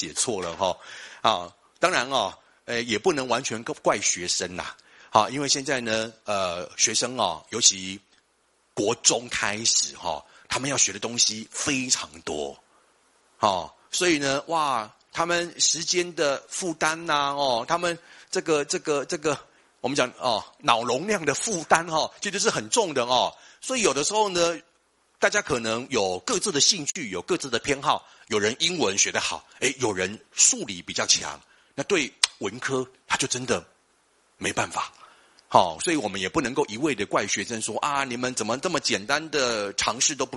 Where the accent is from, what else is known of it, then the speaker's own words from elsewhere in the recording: Taiwan; accent: Taiwanese; 尤其是我们台湾人哈，我们台湾有个口音。